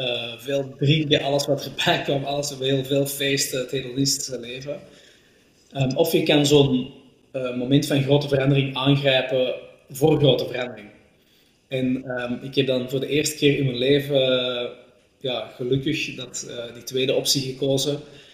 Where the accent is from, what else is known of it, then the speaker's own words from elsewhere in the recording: Flanders, Belgium; accent: Flemish; Dus jullie merken mijn accent. Ik kom niet uit de Nederlanden, maar uit België, Vlaamstalig België.